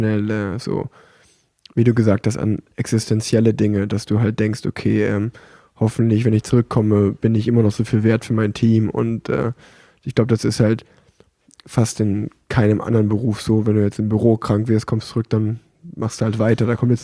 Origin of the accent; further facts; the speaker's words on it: Cologne, North Rhine-Westphalia, Germany; als Kölner, der in Köln wohnt